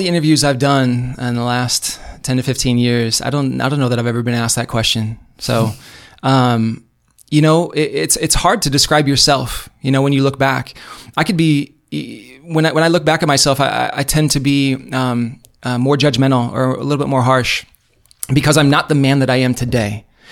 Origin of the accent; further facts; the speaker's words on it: Bloomington, United States; And we grew up here playing in Travel Soccer League in Bloomington, and it was great.